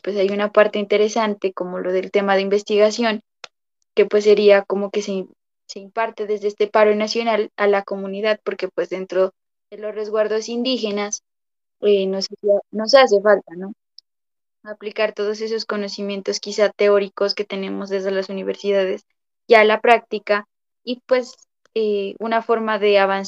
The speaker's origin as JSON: {"language": "Spanish", "country": "Colombia", "said": "como patria o como colombianos nos une. Y también como comunidades indígenas, ¿no?"}